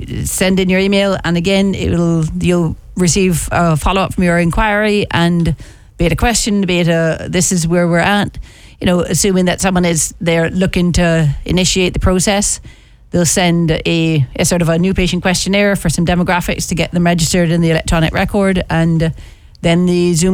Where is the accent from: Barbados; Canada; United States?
Barbados; I'm from Barbados, so I understand island life.